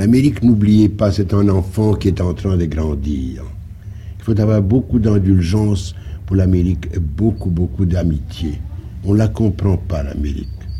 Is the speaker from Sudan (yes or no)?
no; Poland; Je suis polonais.